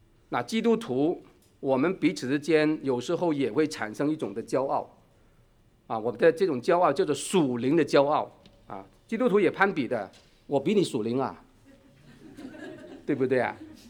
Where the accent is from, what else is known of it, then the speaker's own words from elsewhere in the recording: Hong Kong; 我们中国人，不是，我们香港人，我是香港人，